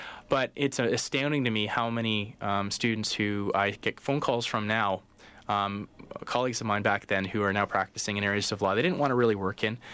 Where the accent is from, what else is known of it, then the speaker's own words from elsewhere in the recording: Calgary, Alberta, Canada; now in Vancouver, Canada; I grew up in Calgary.